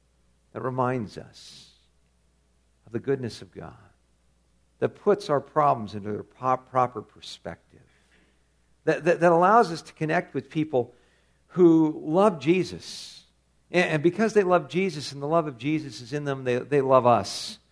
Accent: California, United States; Yeah, I guess I grew up in Southern California.

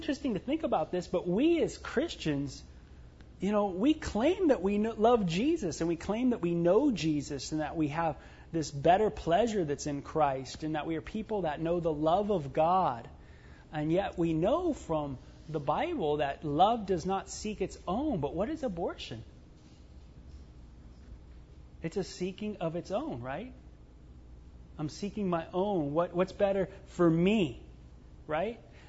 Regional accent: California, United States; You know, it sounded like my culture growing up in California.

